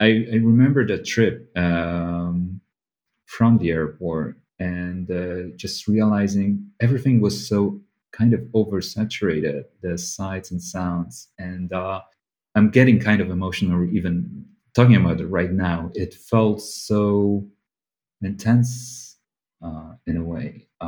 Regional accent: Warsaw, Masovian Voivodeship, Poland; also born or lived in Tokyo, Japan; So I was born in Warsaw, and we spent the first couple of years of my life here in Warsaw. And then we moved to Tokyo for around 3 years. And then we came back to Warsaw with our family. And we pretty much stayed here.

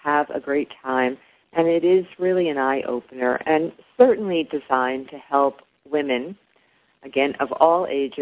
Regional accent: New Jersey, United States; now in Oklahoma, United States; I live in Oklahoma, but I grew up there in New Jersey. So even though I'm a Jersey girl, I consider myself kind of New Yorkish.

